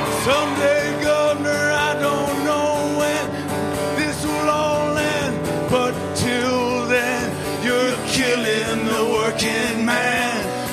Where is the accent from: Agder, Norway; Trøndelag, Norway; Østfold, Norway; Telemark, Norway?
Telemark, Norway; Bø; Født og oppvokst i Bø i Telemark.